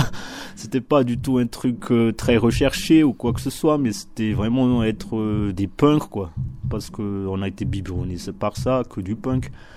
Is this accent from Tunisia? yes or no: no; Madagascar; ça collait vraiment sur notre identité en tant que malgache.